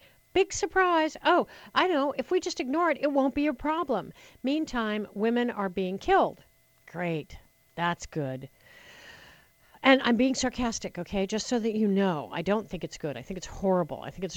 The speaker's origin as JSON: {"language": "English", "town": "Nunn", "region": "Colorado", "country": "United States", "tie": "born or raised there", "said": "No, Listen, I grew up in Nunn, Colorado. My sister will attest to you."}